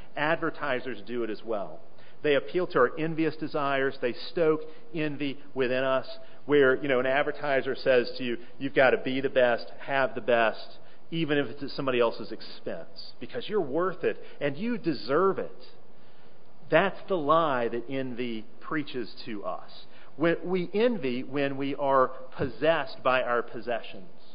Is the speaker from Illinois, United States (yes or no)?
yes; Chicago, Illinois, United States; I grew up in Chicago watching the Chicago Bulls